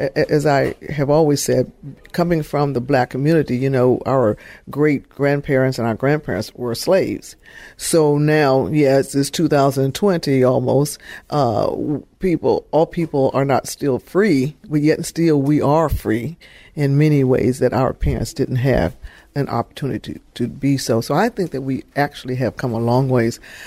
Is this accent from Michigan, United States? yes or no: yes; Detroit, Michigan, United States; being a little black girl growing up in Detroit, Michigan, when segregation was still the thing of the land